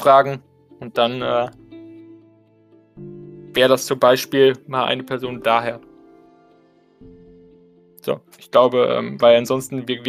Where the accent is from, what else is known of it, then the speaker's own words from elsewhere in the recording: Siegburg, North Rhine-Westphalia, Germany; Also ich kann jetzt nur von meiner Heimatstadt oder Siegburg sprechen.